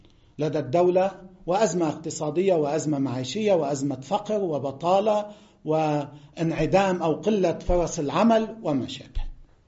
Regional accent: Lebanon; عندنا في لبنان

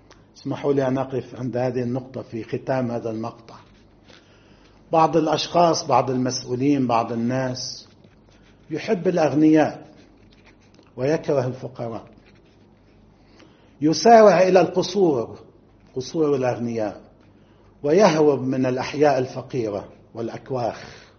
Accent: Lebanon; نحن أيضا عرفناه بشكل أساسي كلبنانيين في ثلاثة مواقع

